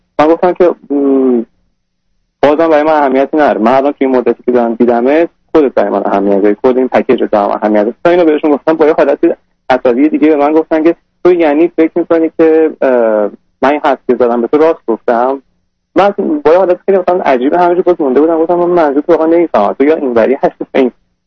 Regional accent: Iran; moved away as an adult; now in Canada; من 26 سالمه و آرشیتکت هستم و حدود تقریبا یک سال هستش که از ایران مهاجرت کردم به کانادا و تو اینجا تنها زندگی میکنم.

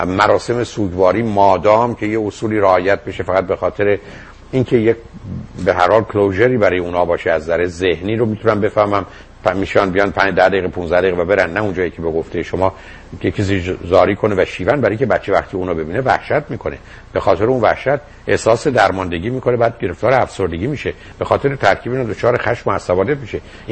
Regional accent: Iran; من چون ایرانیم

